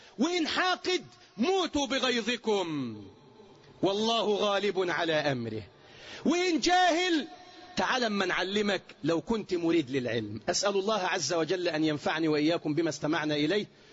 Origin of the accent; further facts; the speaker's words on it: Egypt; وده مش لأن احنا مصريين